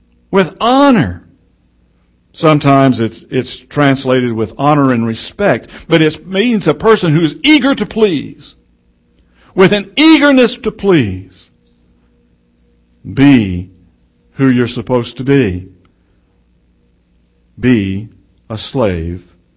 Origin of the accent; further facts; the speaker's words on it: Texas, United States; I'm from Texas. People don't say those things about my heritage to my face or any place else.